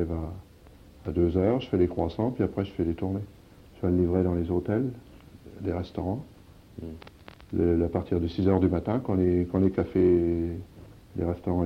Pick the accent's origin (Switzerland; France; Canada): France; Chessy; born there; now in Orléans, France; Je suis né à Chessy. Mmh. Mon père, on est boulanger depuis 3 générations.